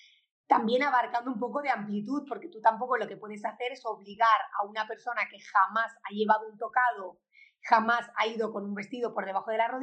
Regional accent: Spain; now in Argentina; acompañándoos desde Argentina, aunque me escuchará la voz que soy española, pero yo vivo actualmente en Argentina.

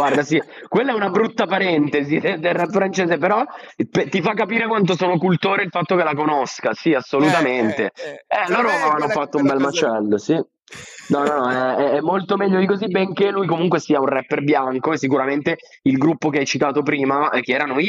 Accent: Novara, Piedmont, Italy; Malpensa poi sono di Novara, anche dietro casa

